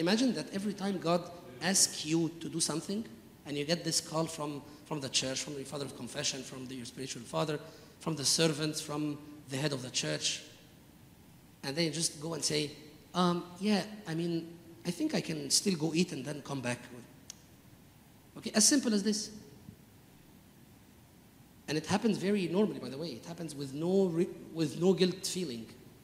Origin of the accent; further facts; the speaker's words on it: Montreal, Quebec, Canada; Sorry, I'm coming from Montreal.